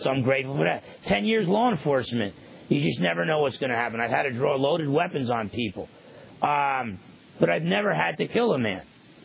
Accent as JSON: {"language": "English", "region": "New Jersey", "country": "United States", "tie": "born or raised there", "said": "And where I grew up in New Jersey, that was a possibility."}